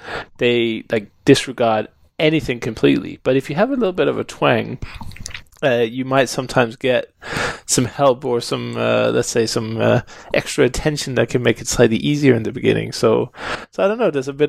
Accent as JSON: {"language": "English", "country": "Denmark", "tie": "born or raised there", "said": "I grew up in Denmark, and most of the culture there was American."}